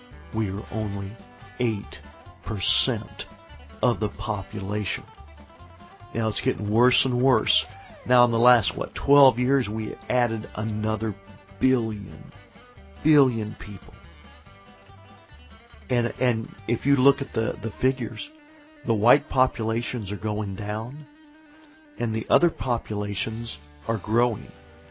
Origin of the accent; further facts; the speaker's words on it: Midwest, United States; I'm one of the people that I have ancestry going back into the South a long ways, even though I grew up in the Midwest.